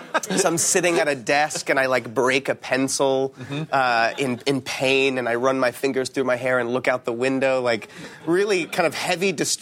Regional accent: Cedar Rapids, Iowa, United States; I was born in Iowa, raised there.

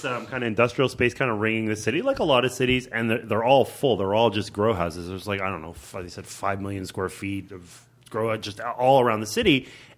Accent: Canada; I don't think I quite said that because I'm Canadian.

